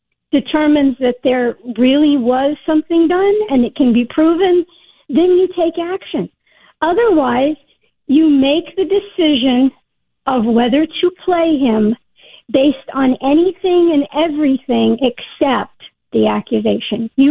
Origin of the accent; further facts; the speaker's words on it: United States; I'm American before I'm a football fan.